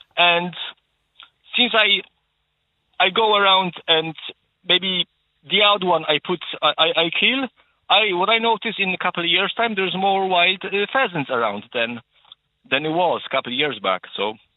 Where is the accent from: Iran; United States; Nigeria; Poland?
Poland; now in Ireland; Yeah, I'm from Poland